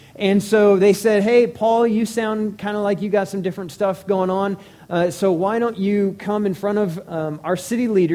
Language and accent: English; Colorado, United States; because I'm from Colorado. And I was raised in a culture that made fun of Texas